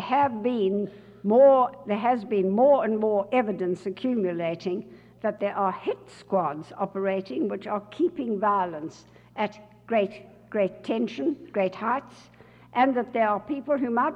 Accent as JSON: {"language": "English", "country": "South Africa", "said": "I said, I come from South Africa."}